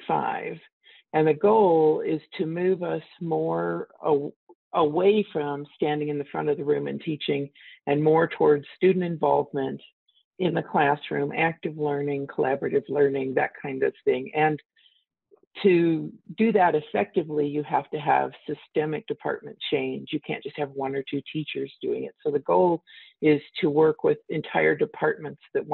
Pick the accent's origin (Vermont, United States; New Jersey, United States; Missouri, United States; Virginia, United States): Missouri, United States; St. Louis; moved away as an adult; now in Arizona, United States; Well, there's a surprise that I was born in Arizona. A lot of people think I'm not from Arizona, but I was born in Arizona. I did grow up in St. Louis, and then came back to Arizona to go to college.